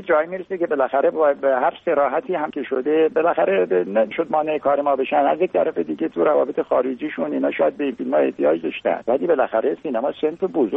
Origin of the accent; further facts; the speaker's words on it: Khuzestan, Iran; من بچه خوزستانم، 8 سال تقریبا من بمبارون شده، من اصلا روم نمیشه برم جنوب.